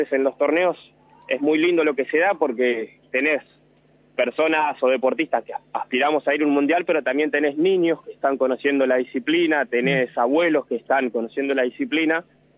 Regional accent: General Acha, La Pampa, Argentina; Mira, yo soy de General Hacha y hice el profesorado de General Pico.

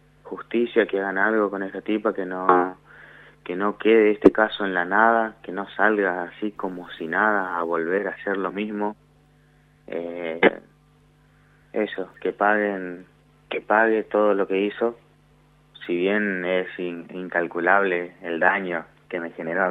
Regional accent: Coronel Du Graty, Chaco, Argentina; nosotros somos de Coronel Dugrati, esto pasó en Charata.

